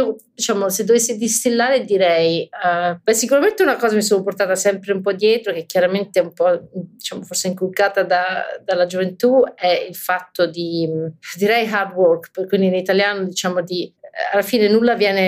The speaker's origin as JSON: {"language": "Italian", "town": "Rome", "region": "Lazio", "country": "Italy", "tie": "born or raised there", "said": "Sono cresciuta a Roma e sono stata a Roma fino all'università"}